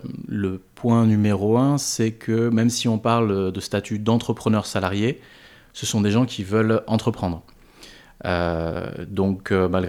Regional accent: Montpellier, Occitanie, France; Puisque nous, donc les deux cofondateurs, Sylvie et moi, on est de Montpellier

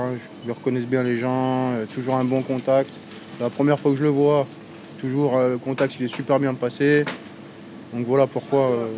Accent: Lyon, Auvergne-Rhône-Alpes, France; now in Languedoc, France; je suis pas natif du Languedoc, j'ai grandi à Lyon, dans un quartier comme Plan Cabane

